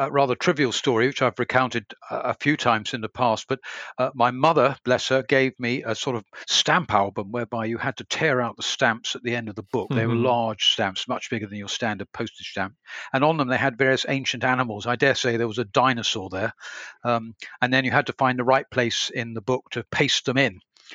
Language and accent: English; Raynes Park, London, United Kingdom; I was brought up in London, in an area near to Wimbledon called Raynes Park. I went to the local public school.